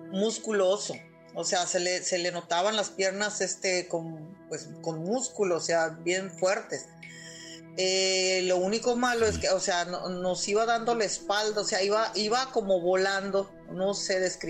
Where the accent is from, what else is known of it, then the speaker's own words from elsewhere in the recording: Guaymas, Sonora, Mexico; Soy de Guaymas, Sonora. Desde acá los saludo.